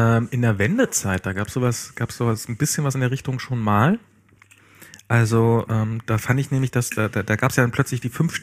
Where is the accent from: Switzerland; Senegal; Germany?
Germany; East Germany; und als Ossi hast du daneben gesessen und hast dir gedacht, also der Straßenname hat sich geändert